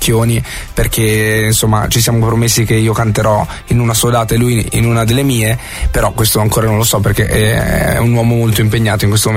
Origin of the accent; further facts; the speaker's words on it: Liguria, Italy; io sono ligure, in Toscana sono sempre andato al mare con i miei genitori fin da piccolo.